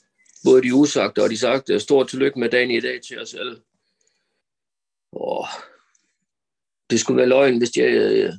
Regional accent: Copenhagen, Capital Region of Denmark, Denmark; born there; Jeg er fra 75. Jeg er født på Nørrebro. Og er opvokset ved, eller jeg kommer fra en helt almindelig dysfunktionel familie.

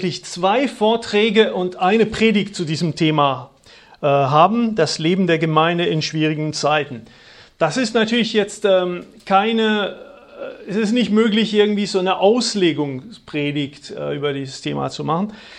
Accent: France; German is a second language; now in Germany; Wie mein Name es erkennen lässt, ich komme aus Frankreich ursprünglich, lebe in Deutschland seit jetzt ein paar Jahrzehnten. Also ich denke, dass ich die Sprache relativ gut beherrsche

